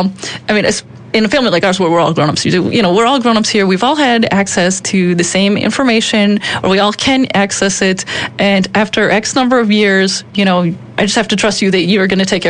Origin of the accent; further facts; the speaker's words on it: United States; Hi. Actually, I'm originally from America.